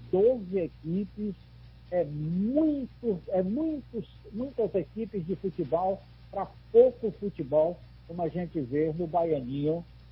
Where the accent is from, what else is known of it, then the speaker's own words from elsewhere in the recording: Itabuna, Bahia, Brazil; born there; eu nasci em Itabuna, eu sou filho de Itabuna e filho de Ilhéus também